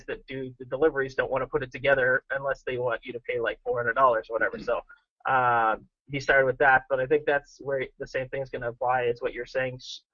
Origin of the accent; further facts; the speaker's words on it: Quebec, Canada; I'm originally from Laurentide, north of Montreal, which isn't a huge community, but it's a huge population in a large area.